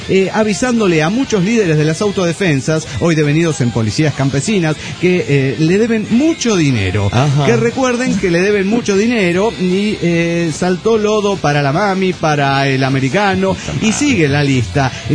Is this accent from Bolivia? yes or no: yes; Bolivia; born there; 1 de septiembre salgo rumbo a Bolivia, mi tierra natal.